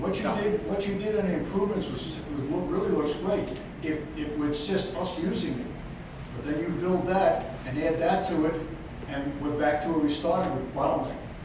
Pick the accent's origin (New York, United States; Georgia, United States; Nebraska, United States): New York, United States; But I grew up on Long Island. I watched this happen.